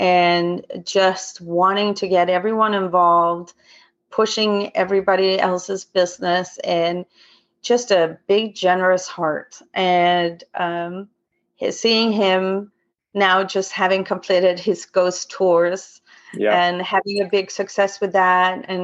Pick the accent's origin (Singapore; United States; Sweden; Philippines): Sweden; now in Dunedin, New Zealand; I'm from Sweden originally. So I have some friends and family coming from Sweden